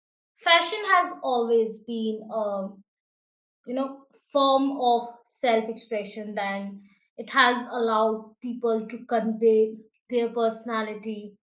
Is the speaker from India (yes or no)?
yes; India; English is a second language; Let's just take the example of Indian fashion style, because I'm Indian, so I know something about Indian things because I love the history.